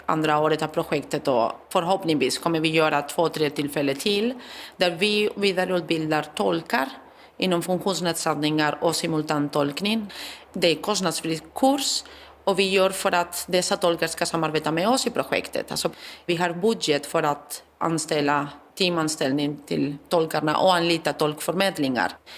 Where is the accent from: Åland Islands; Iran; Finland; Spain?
Spain; now in Sweden; Jag kommer från Spanien och vi har inte samma system även om vi är i Europa.